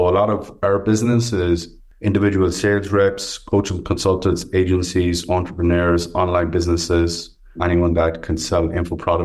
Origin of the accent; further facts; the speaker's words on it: Ireland; So I grew up in Ireland and we had a pub.